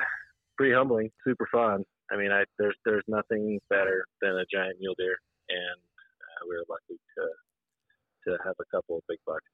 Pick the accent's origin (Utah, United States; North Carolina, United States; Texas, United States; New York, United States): Utah, United States; South Ogden; now in West Haven, United States; I live here in West Haven. I grew up in South Ogden.